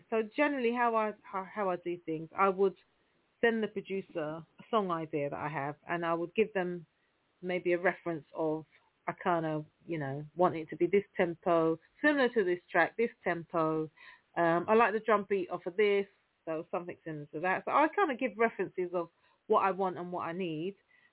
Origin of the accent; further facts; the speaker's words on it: United Kingdom; I'm like, but I'm British. I'm not these people.